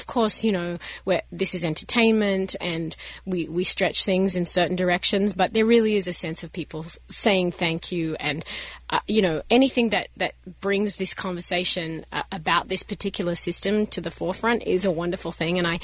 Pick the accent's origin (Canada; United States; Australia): Australia; as an outsider, obviously I come from Australia